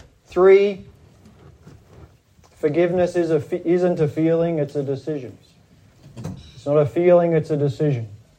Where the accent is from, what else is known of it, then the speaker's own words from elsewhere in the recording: Australia; accent: Australian; That's my Aussie accent coming in.